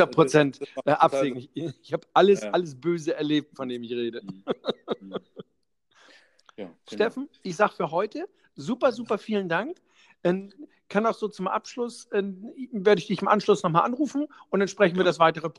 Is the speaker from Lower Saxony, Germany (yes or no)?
no; Husum, Schleswig-Holstein, Germany; Ich bin aus Husum, das heißt, wenn du an der Nordsee bist